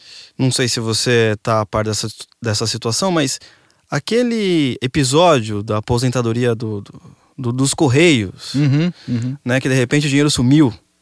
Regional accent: Brazil; Eu sou brasileiro, não posso fazer isso.

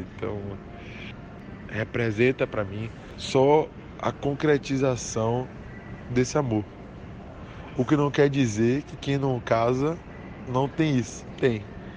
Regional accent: Salvador, Bahia, Brazil; sou de Salvador, Bahia, e acabei de me casar

